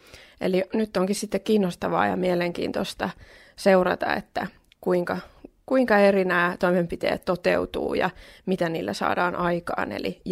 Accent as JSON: {"language": "Finnish", "region": "South Ostrobothnia", "country": "Finland", "said": "meillä Etelä-Pohjanmaalla ja Suomessakin ylipäätään aika usein ajatellaan"}